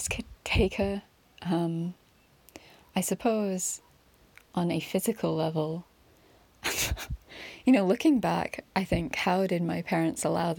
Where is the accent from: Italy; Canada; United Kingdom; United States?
United Kingdom; Manchester, North West England; And I'm from Manchester, which is a city in the northwest of England.